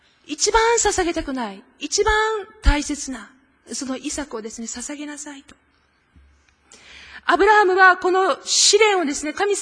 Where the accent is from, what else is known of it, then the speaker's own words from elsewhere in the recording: Kanagawa, Japan; 私が生まれ育った神奈川、その神奈川の西側にはですね、まあ、箱根連峰というものが、そびえ立っているんですね。